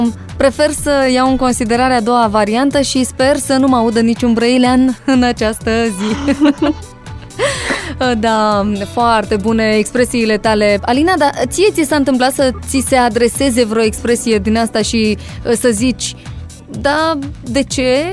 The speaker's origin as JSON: {"language": "Romanian", "town": "Galați", "region": "Galați County", "country": "Romania", "said": "pentru că eu sunt din Galați și mi-ar fi convenit mai mult să fie Galați, să zicem, dar na."}